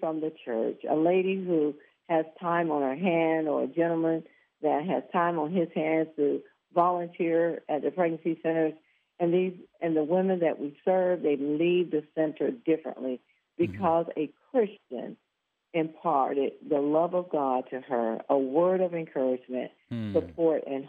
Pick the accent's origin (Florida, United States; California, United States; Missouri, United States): Florida, United States; Orlando; I am originally from Orlando, Florida. So we started one in Orlando, and that was 30 years ago.